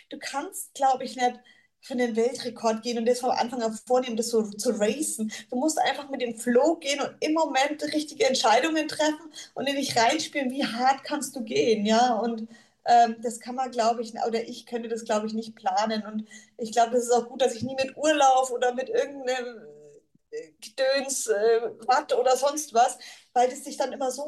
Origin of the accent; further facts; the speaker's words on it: Bayreuth, Bavaria, Germany; Ich komme aus Bayreuth, das ist 70 Kilometer weg.